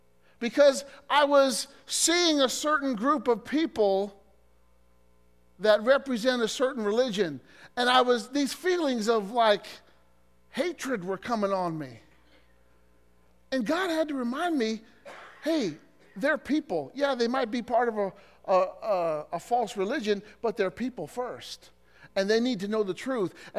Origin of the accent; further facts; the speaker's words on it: Illinois, United States; You know, one time in Illinois, my hometown